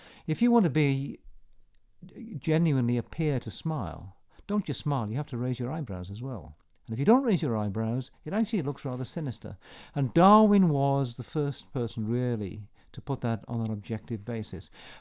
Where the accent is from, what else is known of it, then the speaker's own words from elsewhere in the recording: Wales, United Kingdom; I'm Welsh, so I'm kind of naturally proud of that.